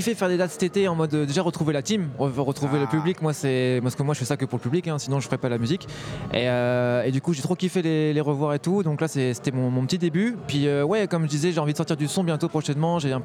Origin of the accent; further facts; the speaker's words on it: Brittany, France; Moi, je suis du coin. Hein. Je suis un petit breton là